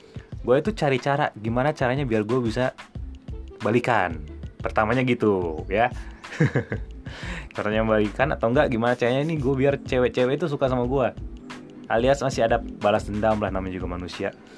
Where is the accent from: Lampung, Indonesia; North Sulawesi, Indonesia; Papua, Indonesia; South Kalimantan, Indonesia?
North Sulawesi, Indonesia; Manado; belum begitu terkenal juga di kota gue, yaitu di Manado ya.